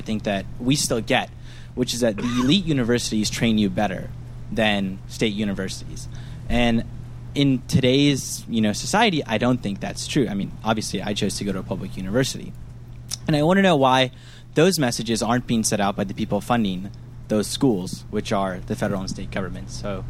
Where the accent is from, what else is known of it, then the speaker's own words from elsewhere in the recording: Georgia, United States; in my home state of Georgia